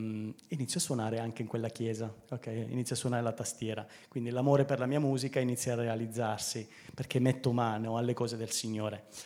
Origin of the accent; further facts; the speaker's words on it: Sicily, Italy; also born or lived in Germany; Io sono nato in Germania, contrariamente a quello che si può pensare, perché sono siciliano. Sono cresciuto fino all'età di 6 anni in Germania.